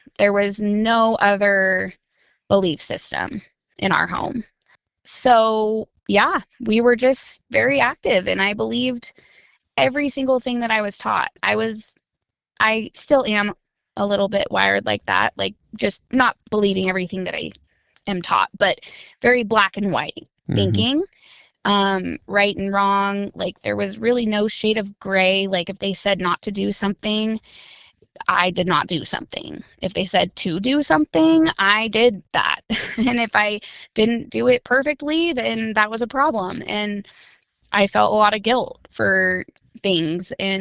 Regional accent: Washington, United States; also born or lived in Utah; I was born in Utah. We moved to Washington a few years later. So I was an active Mormon in a different state

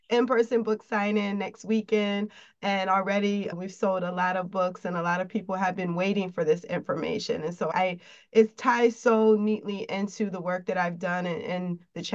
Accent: Springfield, Massachusetts, United States; also born or lived in Germany; I'm from Springfield, Mass. I am a military baby, so my dad traveled a lot when we were kids. I lived in Germany before. We lived in different parts of the States.

